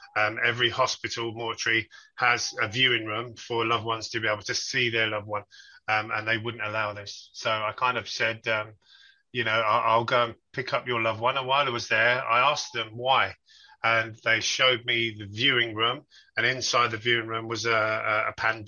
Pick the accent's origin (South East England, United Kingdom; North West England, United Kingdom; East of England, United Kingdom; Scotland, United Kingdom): South East England, United Kingdom; Milton Keynes; I'm from Milton Keynes in the UK, and I run my own funeral home.